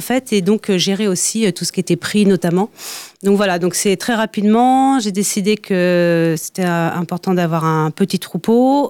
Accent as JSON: {"language": "French", "region": "Brittany", "country": "France", "tie": "born or raised there", "said": "Ouais, j'étais originaire du Finistère. Quand je suis partie 2 ans en Savoie"}